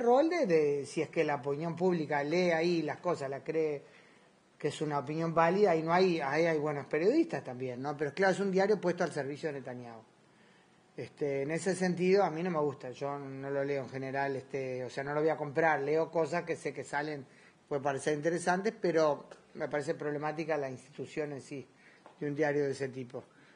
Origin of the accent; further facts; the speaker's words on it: Uruguay; Yo pienso que con el nuevo gobierno, como uruguaya digo